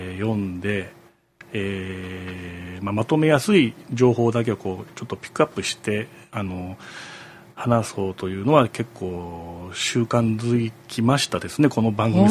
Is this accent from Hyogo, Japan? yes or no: yes; Hyogo, Japan; born there; moved away as an adult; now in Kyoto, Japan; 私は兵庫県の生まれなんです。で、学生の時に京都に来ましてですね